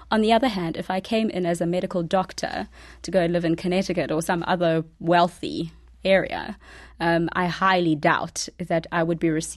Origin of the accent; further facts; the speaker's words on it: South Africa; I, as a South African